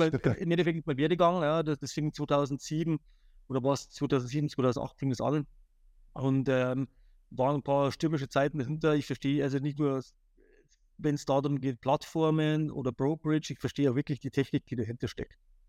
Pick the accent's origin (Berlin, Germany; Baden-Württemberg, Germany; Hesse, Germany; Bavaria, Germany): Bavaria, Germany; ich bin ursprünglich aus Bayern, also ein kleines Dorf, ja, eine kleine Stadt